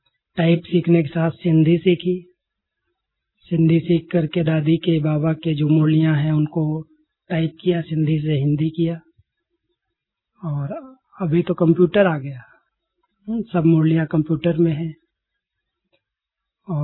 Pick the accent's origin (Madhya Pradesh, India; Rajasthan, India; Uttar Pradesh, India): Uttar Pradesh, India; जहाँ हमारा गांव यूपी के अंदर उत्तर प्रदेश में। मैं 4 साल का था